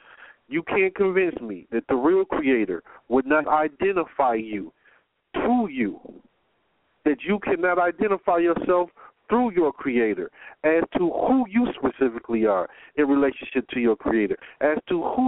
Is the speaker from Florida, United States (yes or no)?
no; Detroit, Michigan, United States; Listen, I'm from Detroit. Born and raised in Detroit most of my life.